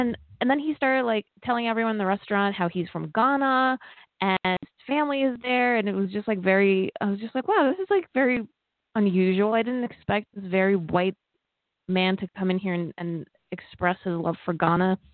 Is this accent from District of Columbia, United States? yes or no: no; New York, United States; So we told him that we're from New York